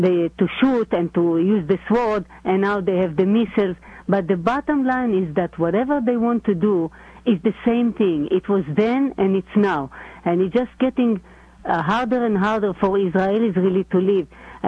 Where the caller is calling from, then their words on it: New York, United States; I'm talking from New York now. I live in New York